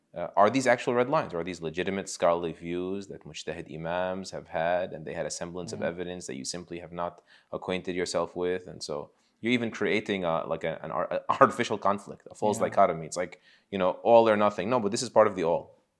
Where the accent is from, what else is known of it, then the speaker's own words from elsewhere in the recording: Pennsylvania, United States; But we're from Pennsylvania, so we have guns.